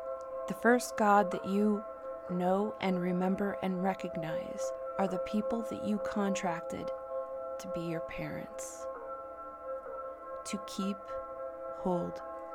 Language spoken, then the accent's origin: English; United States; I speak as an American from America.